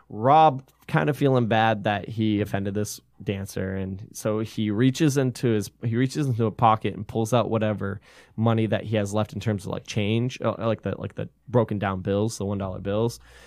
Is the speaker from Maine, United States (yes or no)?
yes; Buxton, Maine, United States; I'm from Maine originally. And when people ask me where I'm from in Maine, I'll say Portland. I'm not from Portland. I'm from Buxton, which is near Portland, right?